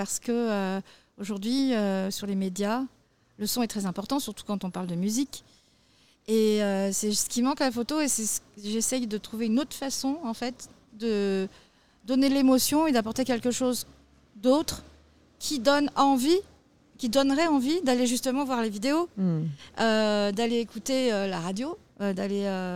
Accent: Auvergne-Rhône-Alpes, France; now in Île-de-France, France; Moi, je suis originaire de l'Allier.

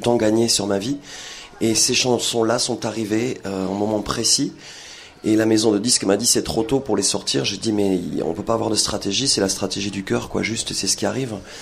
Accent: France; Je viens d'un petit village de Vernay-les-Bains dans le sud.

